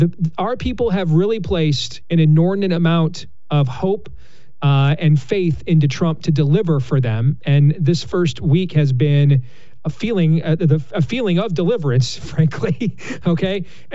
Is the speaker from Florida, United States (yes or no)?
no; Iowa, United States; like my home state of Iowa